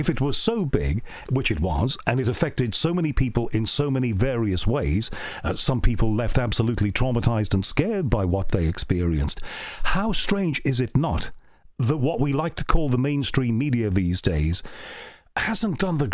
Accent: United Kingdom; But, you know, we're British. We want to get it right.

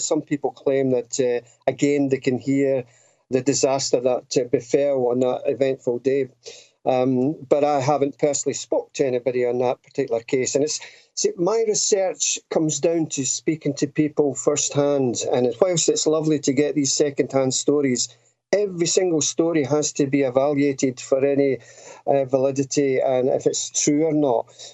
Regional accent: Alloa, Scotland, United Kingdom; also born or lived in Tullibody; as a young lad growing up in the Alawa and also Tullabuddy

